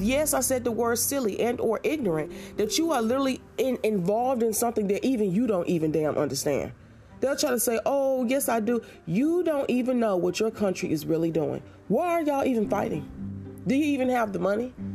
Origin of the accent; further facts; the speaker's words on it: United States; So when I was a child, okay, I was born and raised in America, okay?